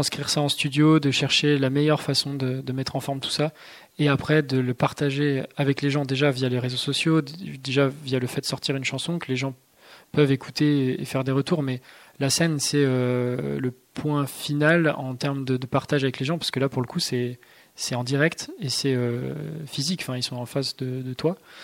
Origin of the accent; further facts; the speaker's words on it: Auvergne-Rhône-Alpes, France; now in Lyon, France; Pas en Suisse, non, mais pas loin de la Suisse, en France, dans l'Ain, et en Haute-Savoie, c'est là où j'ai grandi.